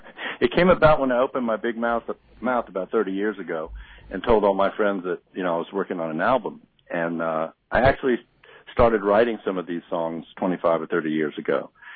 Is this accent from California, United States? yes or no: no; Virginia Beach, Virginia, United States; now in Asheville, United States; I'm from Virginia Beach, Virginia, from the Hampton Roads area, but I've been living in Asheville, not Nashville, but Asheville, North Carolina, for about the past 5 to 6 years now.